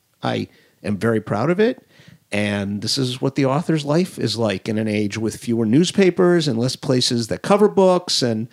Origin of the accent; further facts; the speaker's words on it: Coral Gables, Florida, United States; But I grew up in Coral Gables, Florida, and I'm going down.